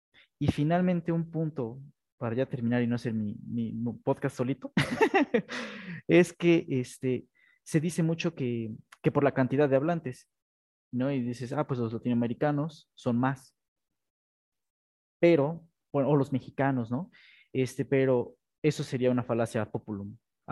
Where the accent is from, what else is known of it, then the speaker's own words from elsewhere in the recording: Community of Madrid, Spain; accent: Madrid; yo hablo el madrileño, ¿no? Que el madrileño puro.